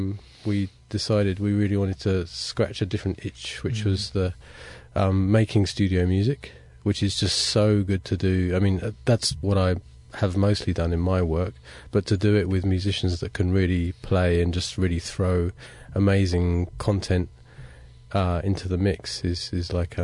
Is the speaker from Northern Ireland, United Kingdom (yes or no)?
no; London, United Kingdom; also born or lived in Melbourne; now in Sydney, Australia; I'm from London and I've lived in Australia since 2008, first in Melbourne, and then I moved to Sydney in 2011